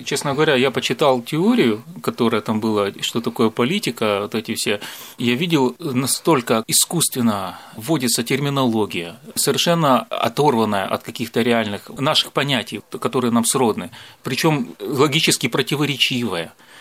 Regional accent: Kyiv, Ukraine; moved away as an adult; now in Moscow, Russia; Но я как часть этого народа, украинского народа, я там родился, вырос в Киеве, сформировался как человек полностью, то есть стал взрослым, стал зарабатывать деньги, там жил все время, ну, до недавнего времени. Я переехал в Москву.

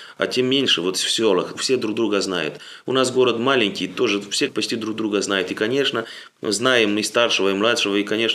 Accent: Moldova; Russian is a second language; несмотря на то, что я молдаванин, но, может, трудно акцент вот по-русскому.

